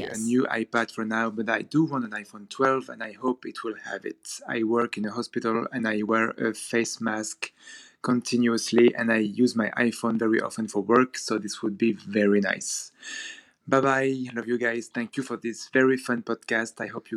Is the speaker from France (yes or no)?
yes; France; English is a second language; I'm from France.